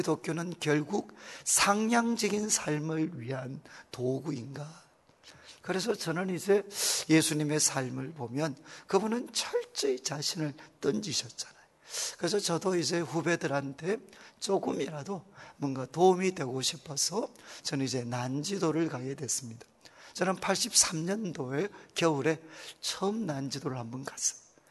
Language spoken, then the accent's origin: Korean; Daegu, South Korea; 저도 대구에 소위 가난한 곳에서 자랐기 때문에 가난한 그 모습에 대해서 그렇게 낯설지 않습니다.